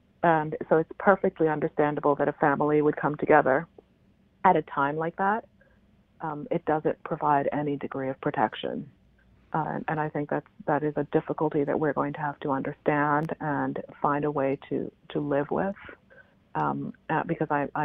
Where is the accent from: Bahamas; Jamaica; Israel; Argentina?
Bahamas; now in United States; I grew up in the Bahamas, and we are kind of in that area where storms hit frequently.